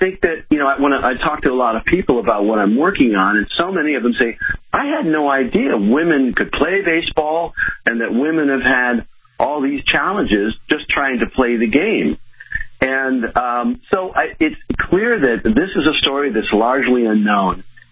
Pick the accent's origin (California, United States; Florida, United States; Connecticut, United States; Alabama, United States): California, United States; San Francisco; I'm almost 59 now, and it's just been a part of who I am growing up in San Francisco with all the great teams with Willie Mays and Willie McCovey and Juan Marichal.